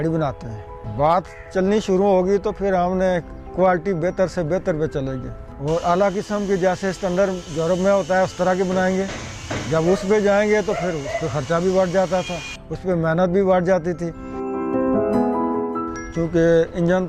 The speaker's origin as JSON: {"language": "Urdu", "town": "Rawalpindi", "region": "Punjab", "country": "Pakistan", "said": "میں راولپنڈی کا رہنے والا ہوں،"}